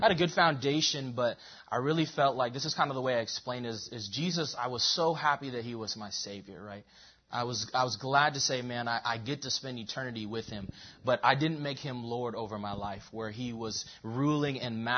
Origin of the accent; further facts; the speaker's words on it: Everett, Washington, United States; I actually grew up in the church. I grew up in Everett, just right on the same street as Manor High School.